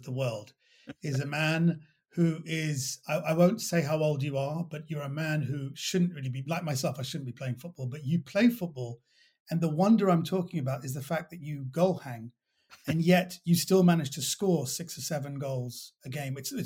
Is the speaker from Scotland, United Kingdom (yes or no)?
no; Kensington, London, United Kingdom; I was raised in Kensington, so I remember seeing him.